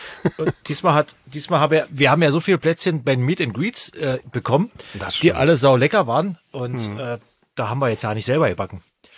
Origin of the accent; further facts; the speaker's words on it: France; German is a second language; now in Germany; Weiß ich, Croutons bei uns in Frankreich.